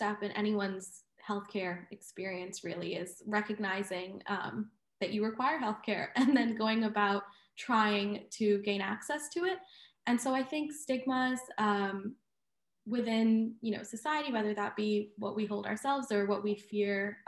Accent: India; I think especially culturally, I'm Indian.

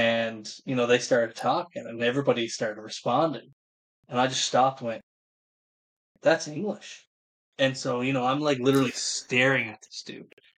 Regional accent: Newfoundland and Labrador, Canada; like, the best comparison for newfies are, like, we're Irish wannabes, in all reality, right?

